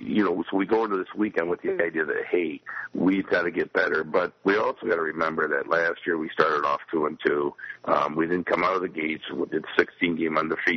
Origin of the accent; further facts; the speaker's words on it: Michigan, United States; as a kid growing up in the Detroit area, my father working at Olympia as a penalty timekeeper